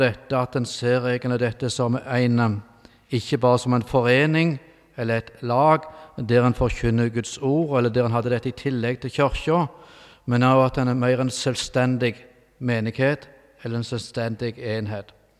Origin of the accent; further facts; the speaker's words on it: Western Norway, Norway; Jeg er fra Vestlandet. Jeg bor i Sandnes